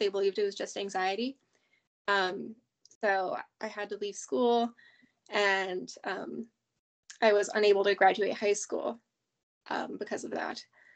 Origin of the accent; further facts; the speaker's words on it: Minnesota, United States; I'm from Minnesota in the United States. And yeah, I'm 21, just living life right now.